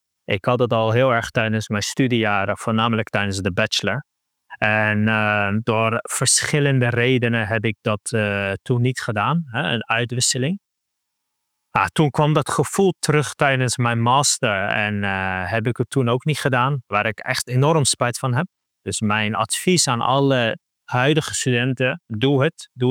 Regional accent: The Hague, South Holland, Netherlands; Ik ben geboren en getogen in Den Haag. Daar ben ik opgegroeid, gezin van 3 kids, allemaal jongens. Ik ben de oudste.

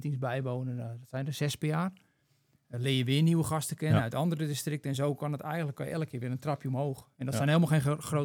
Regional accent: North Holland, Netherlands; Je had het waarschijnlijk nog niet aan mijn accent gehoord, maar ik kom uit Noord-Holland.

